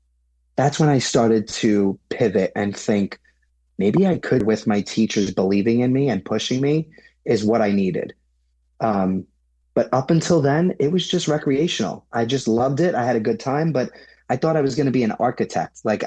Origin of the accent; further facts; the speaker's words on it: Staten Island, New York, United States; Like I said, I'm from Staten Island, so I was commuting 2 hours there and back every single night.